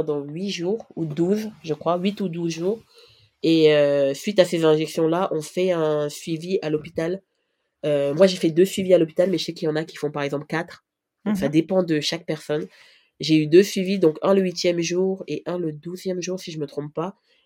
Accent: Cameroon; Et moi, je suis camerounaise.

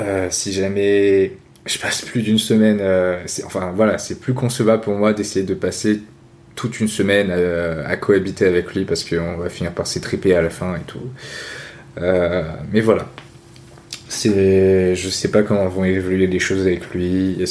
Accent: France; born there; Vu que nous, on est nés en France, tu vois, moi et ma sœur

